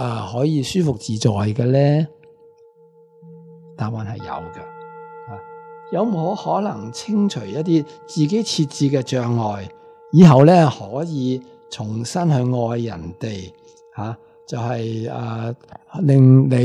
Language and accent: Cantonese; Hong Kong; 咁我哋香港人就最讲实际㗎啦。